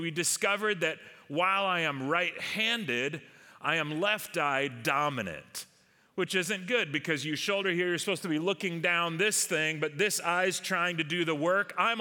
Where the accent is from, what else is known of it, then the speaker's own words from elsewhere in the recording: Long Beach, California, United States; When I was a kid growing up in Long Beach, California, I was kind of a tidy kid, you know.